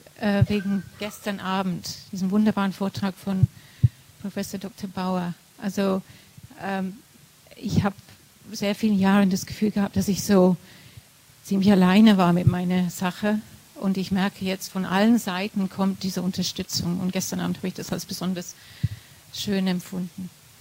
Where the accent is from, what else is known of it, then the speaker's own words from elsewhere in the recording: England, United Kingdom; German is a second language; aus England und da haben wir eine lebendige Tradition in England.